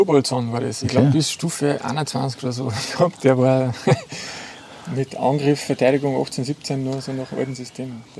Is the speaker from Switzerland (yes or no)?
no; Upper Austria, Austria; Wir sind ja im Innviertel aufgewachsen.